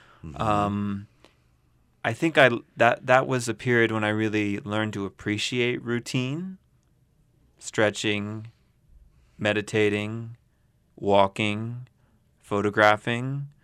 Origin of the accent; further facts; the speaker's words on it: California, United States; I'm from California. I kind of love the heat